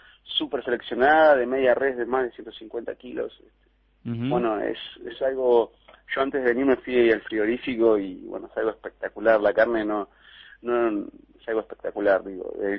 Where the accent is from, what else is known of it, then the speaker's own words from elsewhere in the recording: Uruguay; Y yo soy uruguayo a muerte, amo mi país